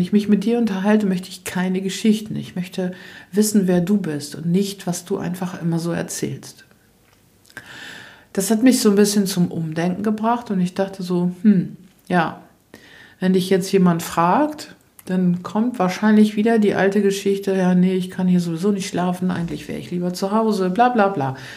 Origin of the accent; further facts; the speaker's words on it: Lower Saxony, Germany; naja, ich komme aus Ostfriesland und das Hotel ist ganz nett.